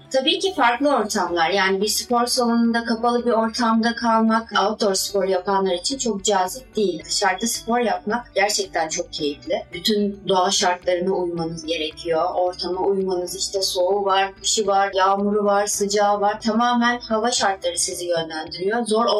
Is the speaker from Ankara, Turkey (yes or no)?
yes; Ankara, Turkey; now in Istanbul, Turkey; Gazi Ekonomi mezunuyum. Ankara'lıyım.